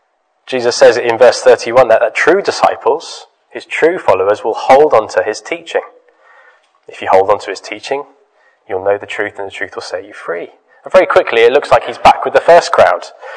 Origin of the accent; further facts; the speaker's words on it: United Kingdom; I'm British. What does that really mean? I'm a bit Celtic, a bit Norman, a bit Dane. a bit Anglo-Saxon. I have a Dutch grandfather.